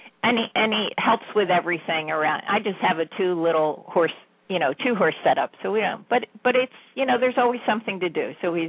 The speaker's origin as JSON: {"language": "English", "region": "Pennsylvania", "country": "United States", "said": "Well, I'm from Pennsylvania, York County"}